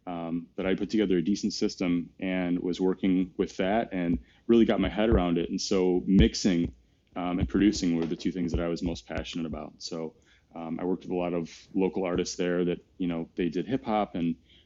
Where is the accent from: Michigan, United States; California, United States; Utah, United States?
Michigan, United States; Detroit; I'm originally from Detroit, and we share some home teams and some native soil there.